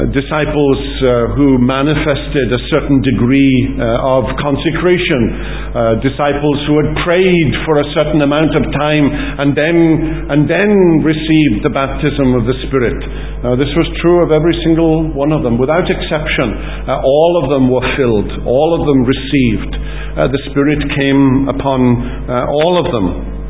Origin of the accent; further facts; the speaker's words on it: Wales, United Kingdom; first language Welsh; English is a second language; But if you'd been Welsh, you'd have understood perfectly what I'd said. Because I was speaking my native language. That was my first language, the language that I spoke until I was in my teenage years.